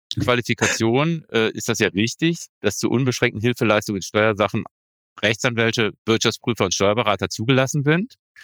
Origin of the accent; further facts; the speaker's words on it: Jülich, North Rhine-Westphalia, Germany; Ja, ich bin ein Kind dieser Region. Ich bin in Jülich aufgewachsen.